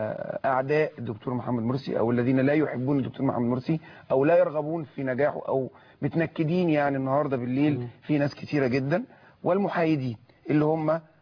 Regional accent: Egypt; واحنا من مصر

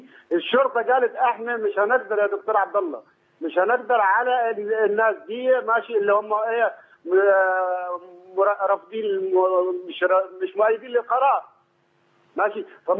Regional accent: Upper Egypt, Egypt; احنا مستعدين من الصعيد

